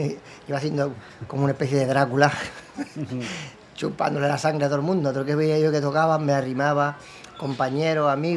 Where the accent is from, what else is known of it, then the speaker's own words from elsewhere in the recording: Cornellà, Catalonia, Spain; Porque yo soy de San Ildefonso, aunque pertenece a Cornellá